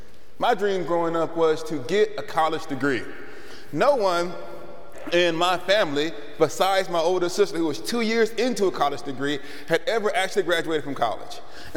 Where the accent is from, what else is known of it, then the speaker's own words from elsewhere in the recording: Alabama, United States; hopefully at the University of Tennessee, even though I'm from Alabama.